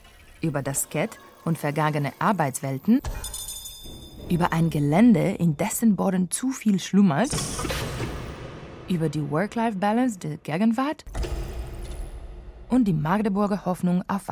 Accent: Varna, Varna Province, Bulgaria; German is a second language; Am bulgarischen Standort Varna. Am Schwarzen Meer. Also, hier in meiner Heimatstadt.

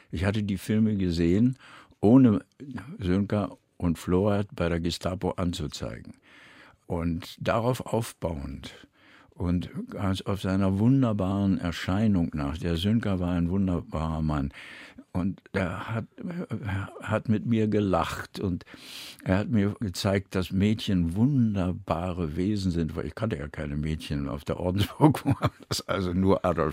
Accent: Berlin, Germany; Ich bin aufgewachsen am Rand von Berlin in einem Haus, wo es ein Kino war.

